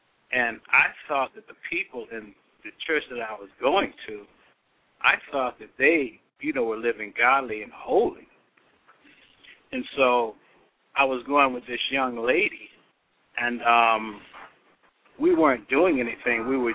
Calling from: Orlando, Florida, United States; Well, yeah, I'm calling from Orlando.

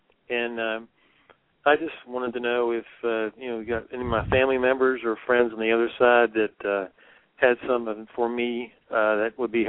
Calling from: South Carolina, United States; I am in South Carolina in the United States. It's just above Georgia

